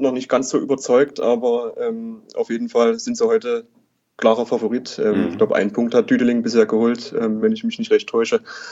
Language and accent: German; Saxony, Germany; Ich komme aus der Region, wohne auch aktuell jetzt wieder in Dresden und bin auch in der Region aufgewachsen.